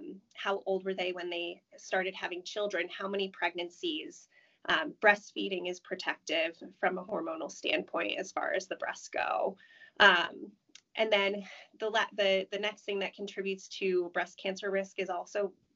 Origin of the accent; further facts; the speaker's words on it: Endwell, New York, United States; Born and raised in Endwell, New York.